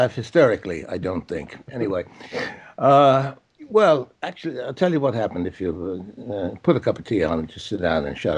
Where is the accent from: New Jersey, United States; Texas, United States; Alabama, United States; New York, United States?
New York, United States; New Rochelle; That an entity in my hometown of New Rochelle had the power to prevent me from going and possibly changing my whole future.